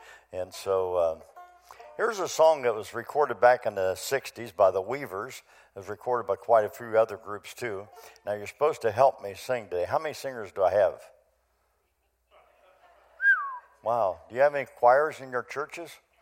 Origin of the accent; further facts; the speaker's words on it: Ohio, United States; Well, I grew up in Ohio, a little Ohio boy.